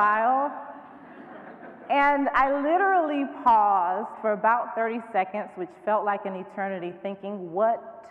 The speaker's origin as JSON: {"language": "English", "region": "North Carolina", "country": "United States", "said": "I'm from North Carolina, and in North Carolina, there are some people to whom the Confederate flag is not just an image"}